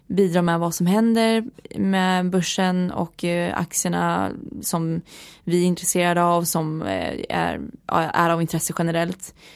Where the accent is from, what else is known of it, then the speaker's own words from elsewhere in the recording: Sigtuna, Stockholm County, Sweden; jag är en ridtjej från Sigtuna.